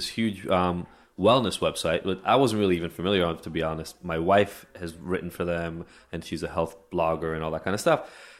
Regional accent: Israel; I grew up in Israel

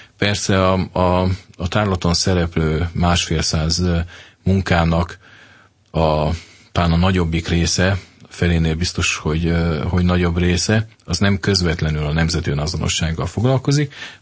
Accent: Hungary

